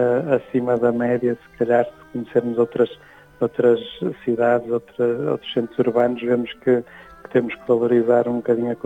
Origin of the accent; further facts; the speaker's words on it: Figueiredo, Portugal; Eu nasci em Figueiredo, era uma freguesia bastante mais pequena e também menos urbanizada que atualmente